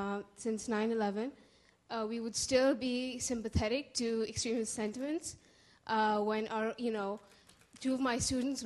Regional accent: Pakistan; I'm from Pakistan. I'm a Muslim from Pakistan

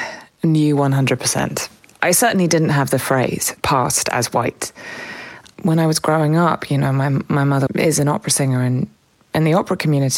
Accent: England, United Kingdom; growing up in the English countryside and going to very sort of white private schools

